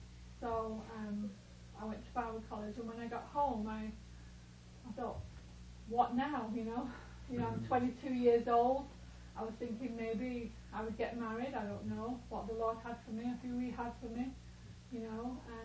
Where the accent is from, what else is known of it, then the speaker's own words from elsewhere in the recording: England, United Kingdom; because I'm from England, it's kind of a religious country